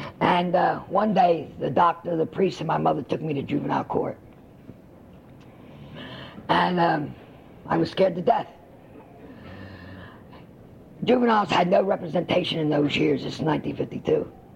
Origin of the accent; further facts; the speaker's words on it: Atlantic City, New Jersey, United States; the town where I come from, Atlantic City, New Jersey.